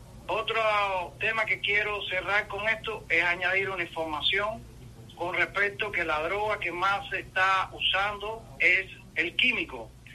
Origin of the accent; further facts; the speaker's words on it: Cuba; la sensibilidad como patriota y como cubano.